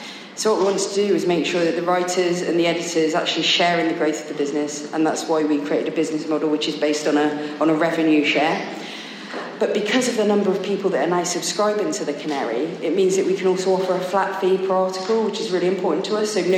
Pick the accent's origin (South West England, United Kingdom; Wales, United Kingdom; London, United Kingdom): South West England, United Kingdom; Bristol; accent: Bristol; especially getting to speak in my hometown. As you can tell from my accent, I am a Bristol girl. I grew up in Kingswood, just down the road